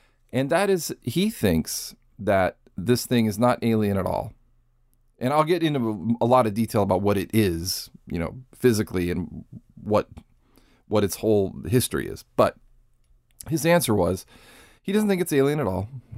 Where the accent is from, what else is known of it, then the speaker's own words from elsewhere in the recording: Ireland; I can make these jokes because I'm Irish.